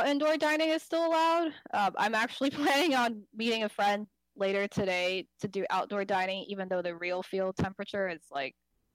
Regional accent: Taiwan; also born or lived in South Africa; now in New York, United States; I'm currently based in New York. My parents are from Taiwan. I am from Taiwan, Taiwanese citizen, but I was born in South Africa. So I'm actually also South African citizen. And I moved around a lot because my dad used to be a diplomat for Taiwan.

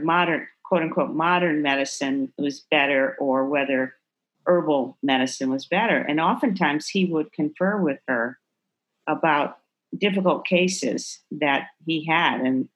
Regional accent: Texas, United States; Yeah, well, I grew up in Texas and we lived not maybe an hour and a half away from my grandparents.

